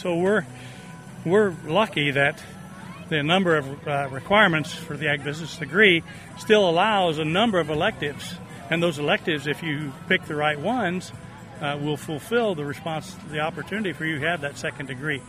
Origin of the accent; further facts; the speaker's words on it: Cambridge, Illinois, United States; Growing up in Cambridge, Illinois, but now at Illinois College in Jacksonville.